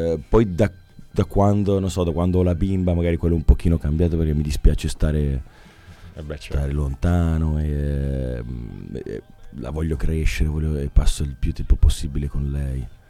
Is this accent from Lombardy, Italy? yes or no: yes; Milan, Lombardy, Italy; also born or lived in Pavia; Io sono di Milano, sì. Milano. Sono nato a Pavia un po' per sbaglio, sono cresciuto a Milano.